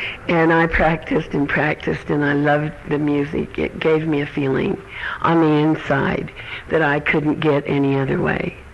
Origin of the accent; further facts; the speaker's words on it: Ogden Canyon, Utah, United States; I grew up in Utah, and I've always lived here.